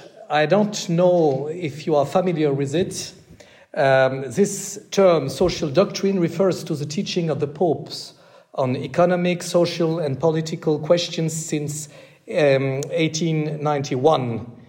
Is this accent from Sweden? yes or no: no; France; accent: French; English is a second language; And you understand my bad English? My French accent is not a problem.